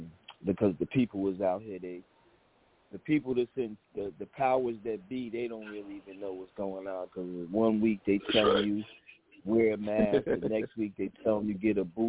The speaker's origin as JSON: {"language": "English", "town": "Paterson", "region": "New Jersey", "country": "United States", "said": "No, I just tell everybody … from Patterson, New Jersey."}